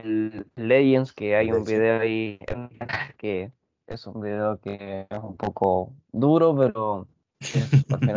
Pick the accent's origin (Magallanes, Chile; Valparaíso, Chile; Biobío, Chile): Magallanes, Chile; Punta Arenas; pues tengo 17 años, soy de acá de Punta Arenas, que es una parte muy austral del mundo acá en Chile.